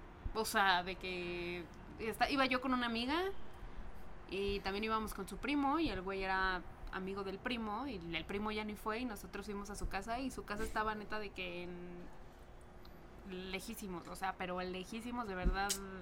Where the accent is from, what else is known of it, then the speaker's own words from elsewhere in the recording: Mexico City, Mexico; Yo soy de la Morelos.